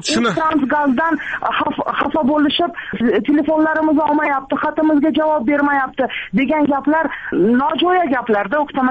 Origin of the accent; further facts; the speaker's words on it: Kyrgyzstan; Shu shaharda tug'ilganmiz, shu diyorda yashayapmiz. Farzandlarimizni katta qilyapmiz. Ota-onalarimiz shu diyorda yashab o'tyapti.